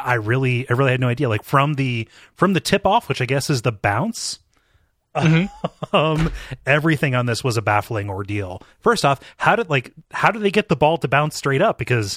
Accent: Queensland, Australia; as a Queenslander who had never watched a game of AFL, when I first played this game, I had no idea what was going on

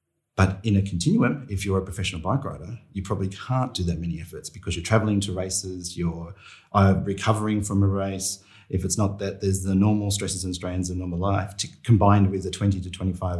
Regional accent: Sydney, New South Wales, Australia; I'm originally from Sydney.

